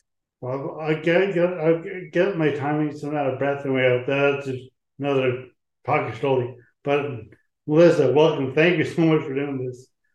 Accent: Canada; I'm Canadian, I'm from Canada.

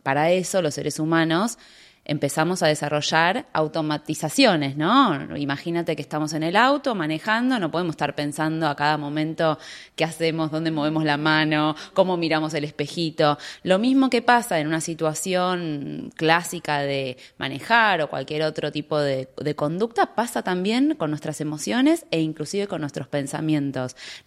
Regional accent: Buenos Aires, Argentina; now in Miami, United States; Sí, soy de Buenos Aires y vivo acá en Miami ya hace 5 años.

